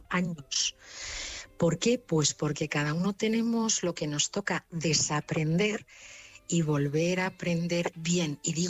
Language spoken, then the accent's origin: Spanish; Madrid, Community of Madrid, Spain; also born or lived in Málaga; Sí, soy española, de Madrid además